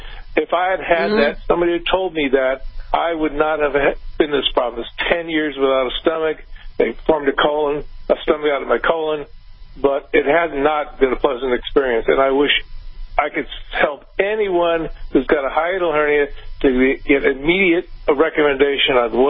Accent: Austin, Texas, United States; Oh, good. I'm actually from Austin.

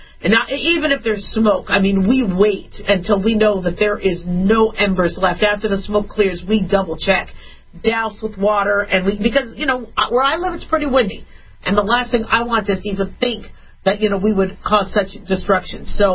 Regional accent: Phoenix, Arizona, United States; also born or lived in California; I was born. And then we couldn't afford to live in California, so we grew up in Phoenix, Arizona.

